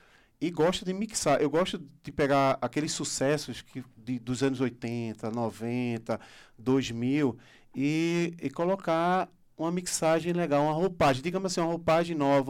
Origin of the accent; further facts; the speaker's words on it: Recife, Pernambuco, Brazil; accent: Pernambuco; E carnaval, nós temos de... como falamos lá, de com força, lá em Recife.